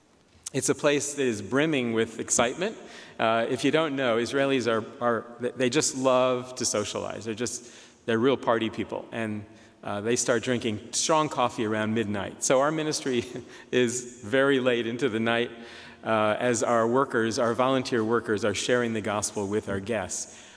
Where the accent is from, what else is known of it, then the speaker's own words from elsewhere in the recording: United States; now in New Zealand; No, I am not a New Zealander putting on an American accent. I'm the real thing. I'm an actual American. But for the last 12 or 13 years, I've been in New Zealand